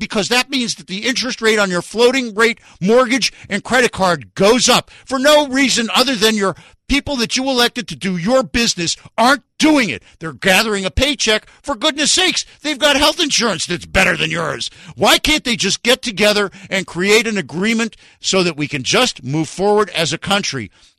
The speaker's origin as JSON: {"language": "English", "country": "United States", "said": "I am an American, and I hope that a lot of you out there are too."}